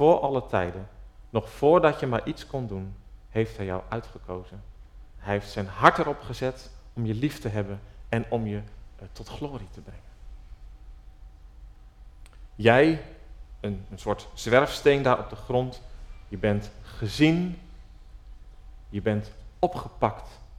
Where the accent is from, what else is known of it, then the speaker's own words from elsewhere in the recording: Holte, Overijssel, Netherlands; Ik ben zelf opgegroeid in Holte, in Overijssel, misschien bekend voor sommigen van jullie.